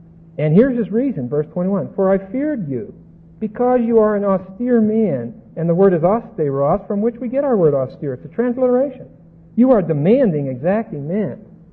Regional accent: Pittsburgh, Pennsylvania, United States; I'm from Pittsburgh, and as a child, growing up in Pittsburgh, you spent the first 15 minutes of every morning trying to clear your sinuses.

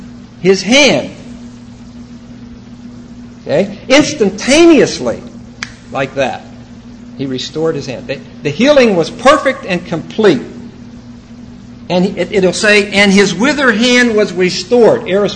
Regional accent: United States; because I'm an American, and I'm building my kingdom.

